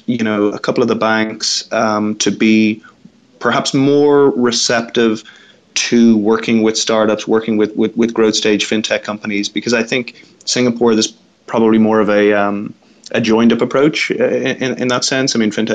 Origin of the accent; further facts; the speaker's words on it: Dublin, Leinster, Ireland; No, I'm Irish, Dublin originally.